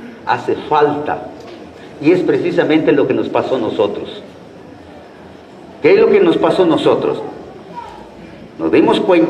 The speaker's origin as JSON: {"language": "Spanish", "region": "Chiapas", "country": "Mexico", "said": "Entonces nosotros los que somos chiapanecos, si vamos a ir a trabajar la tierra en Chihuahua"}